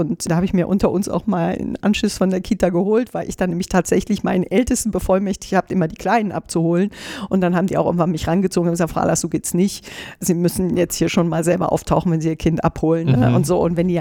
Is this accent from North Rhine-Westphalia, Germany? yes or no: yes; North Rhine-Westphalia, Germany; now in Berlin, Germany; ich komme aus dem Rheinland, keine Eltern, die mich hier stabil unterstützen konnten